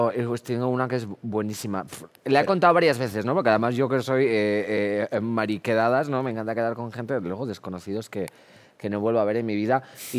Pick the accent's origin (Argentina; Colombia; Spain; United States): Spain; Castile and León; que yo soy mitad zamorana, una chica castellana más no poder